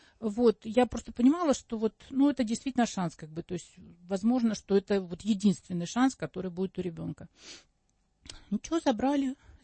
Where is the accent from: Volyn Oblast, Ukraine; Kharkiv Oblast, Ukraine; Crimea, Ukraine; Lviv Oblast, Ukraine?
Kharkiv Oblast, Ukraine; Kharkiv; moved away as an adult; now in Moscow, Russia; я сама из понаехавших, собственно говоря, я закончила институт в Харькове, я сама из Харькова, закончила в Харькове институт общественного питания, и когда мне был 21 год, я понаехала в Москву. Как раз, по-моему, в 90-м, да.